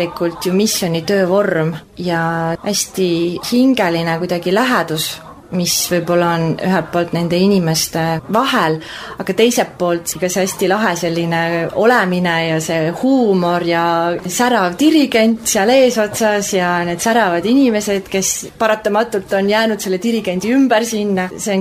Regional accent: Kohila, Rapla County, Estonia; pärit Kohilast, praegu elan ka Kohilas

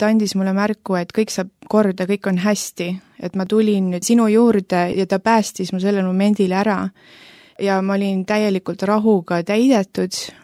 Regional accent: Tallinn, Harju County, Estonia; Olen pärit Tallinnast, siin sündinud ja üles kasvanud, mitte kristlikus perekonnas.

